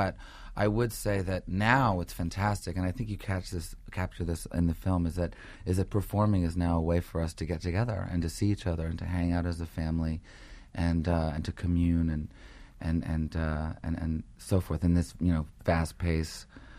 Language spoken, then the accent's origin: English; Montreal, Quebec, Canada; also born or lived in New York; Yeah, I was raised in Montreal.